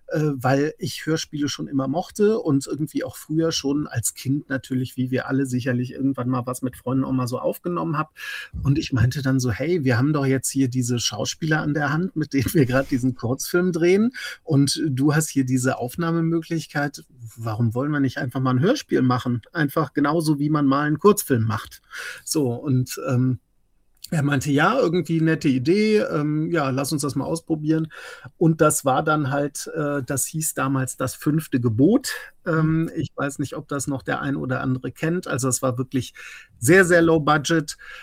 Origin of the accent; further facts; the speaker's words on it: Bonn, North Rhine-Westphalia, Germany; born there; nicht weit entfernt von meinem Geburtsort Bonn entfernt.